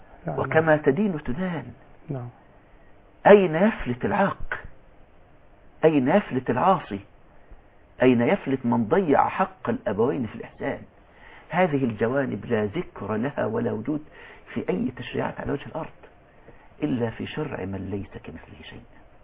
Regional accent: Upper Egypt, Egypt; عندنا في الصعيد

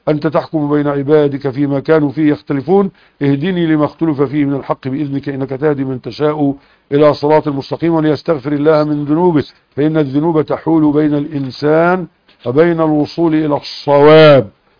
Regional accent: Egypt; يعني واحد معاه سيارة تويوتا عندنا في مصر فيها 13 راكب

